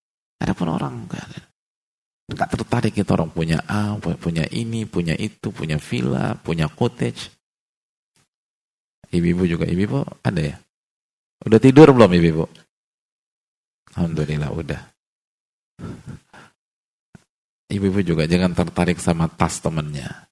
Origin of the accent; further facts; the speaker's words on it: BSD, Banten, Indonesia; Ya karena saya orang BSD, Pak Ustadz gitu.